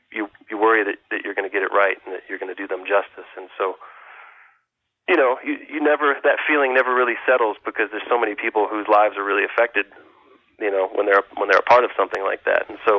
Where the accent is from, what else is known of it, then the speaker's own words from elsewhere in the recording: Galveston, Texas, United States; He's from north of Houston, and I'm from Galveston, and so we grew up with this music.